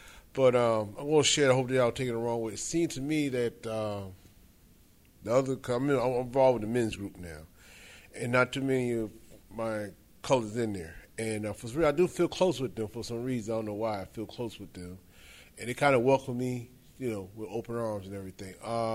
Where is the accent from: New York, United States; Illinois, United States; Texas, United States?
New York, United States; now in Georgia, United States; I'm from New York, originally, but I live in Georgia.